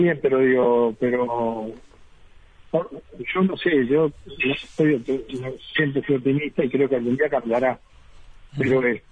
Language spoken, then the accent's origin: Spanish; Río Negro, Uruguay; soy oriundo de Río Negro.